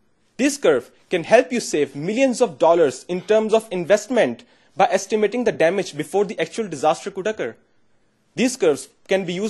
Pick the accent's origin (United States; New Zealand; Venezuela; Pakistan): Pakistan; Now, I designed these curves for my home country, Pakistan, which is the 6th most populated state in the world.